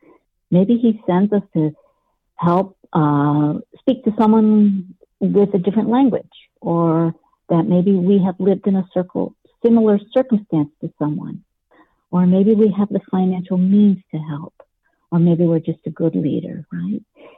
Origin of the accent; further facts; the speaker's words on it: Niagara Falls, New York, United States; moved away as an adult; I was raised in Niagara Falls, New York, and I moved out to the Los Angeles area after college to work in the aerospace industry.